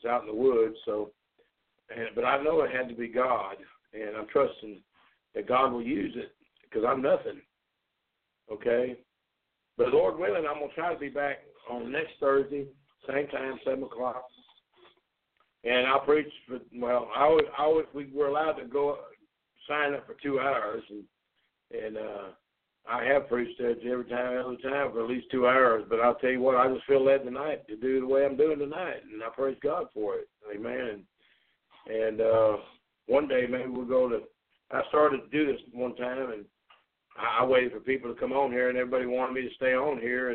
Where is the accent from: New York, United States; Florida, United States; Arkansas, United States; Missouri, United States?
Arkansas, United States; He's my brother, man. We grew up together in Arkansas.